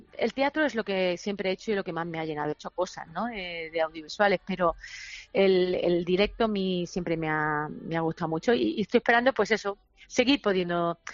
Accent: Málaga, Andalusia, Spain; te quiero decir que no somos dos malagueños, somos tres.

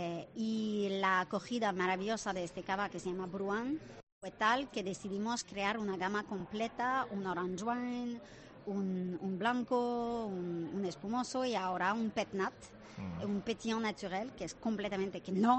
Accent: France; accent: French; Spanish is a second language; como podéis ver, tengo un acento francés, o sea que no voy a hablar mal del champán nunca en la vida.

